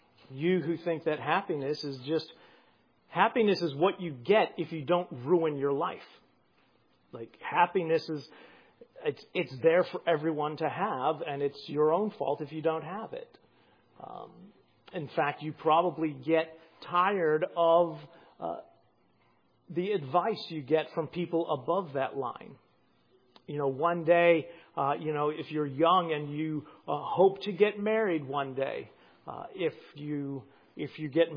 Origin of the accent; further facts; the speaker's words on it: England, United Kingdom; Why is, as English people, is it just because in England it's always cloudy and no one in England's ever happy?